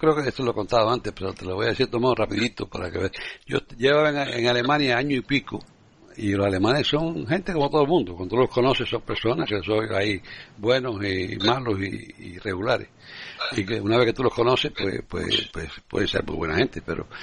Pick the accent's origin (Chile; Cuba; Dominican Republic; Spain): Cuba; moved away; Yo soy cubano, soy latino y soy charcero y me gusta conversar con todo el mundo